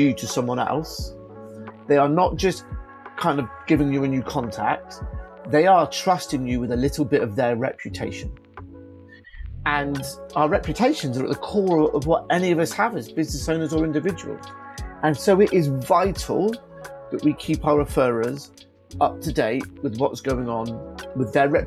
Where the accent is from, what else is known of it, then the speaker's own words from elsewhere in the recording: South West England, United Kingdom; I'm from Wiltshire, which is the Southwest to anyone other than people that live in the Southwest, right?